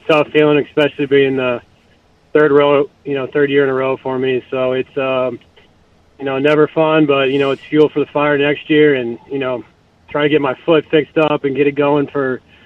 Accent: St. Louis, Missouri, United States; because I'm from St. Louis

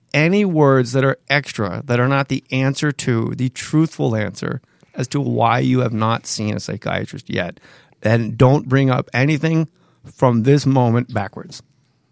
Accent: New York, United States; But I'm from New York. I'm in New Hampshire short stay.

